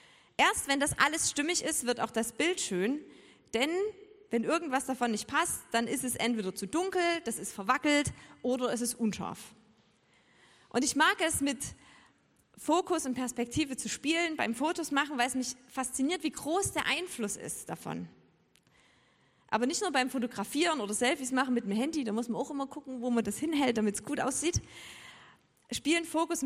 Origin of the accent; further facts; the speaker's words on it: Chemnitz, Saxony, Germany; Genau, ich komme eigentlich aus Chemnitz.